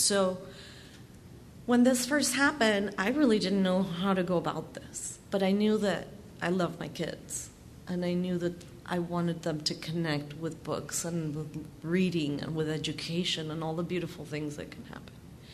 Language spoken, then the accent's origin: English; Mexico; We're from Mexico, so we didn't listen to StoryCorps growing up.